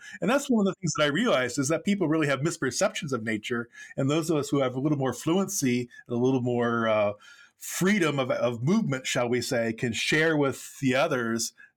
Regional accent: East Los Angeles, California, United States; I grew up in East LA, and I just basically would ride as far as I could, you know, in a 2 or 3 hour radius.

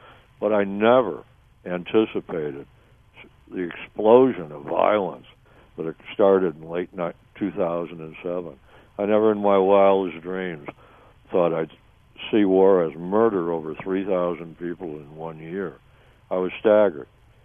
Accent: United States; I'm an American.

